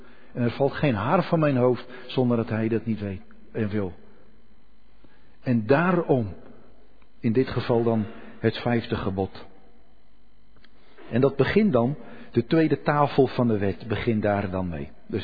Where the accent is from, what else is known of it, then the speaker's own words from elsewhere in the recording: Netherlands; Dan krijg je dat allergische gedoe van wij als Nederlanders, ik moet niks.